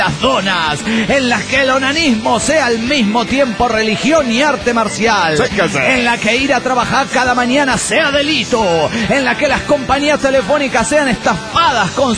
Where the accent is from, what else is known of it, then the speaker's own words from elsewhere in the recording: Bogotá, Colombia; de Bogotá, Locombia.